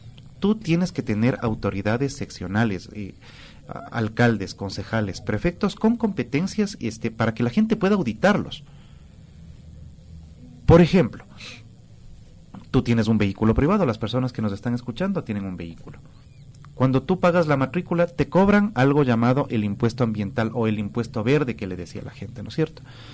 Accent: Quito, Pichincha, Ecuador; Esos somos los quiteños, nosotros amamos nuestra ciudad.

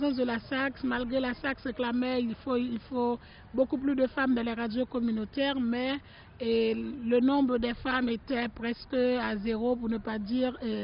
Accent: Haiti; je viens d'Haïti

